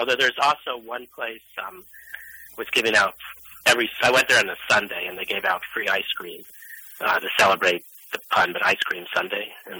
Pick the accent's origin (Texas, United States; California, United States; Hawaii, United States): California, United States; I grew up in California, but I visited my aunt in the summer